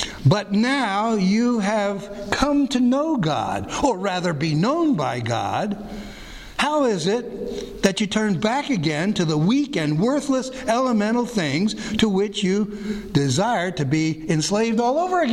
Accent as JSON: {"language": "English", "country": "United States", "said": "I'm an American, I'm a patriot, and you salute that flag if you're a patriot."}